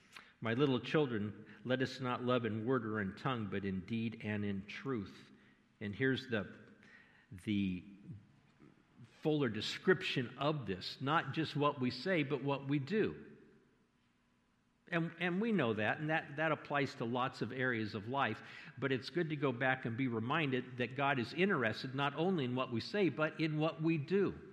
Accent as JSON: {"language": "English", "town": "Santa Maria", "region": "California", "country": "United States", "tie": "born or raised there", "said": "when I was a boy growing up in Santa Maria, we lived down the street from the Hoffmans, the people that own the mortuary."}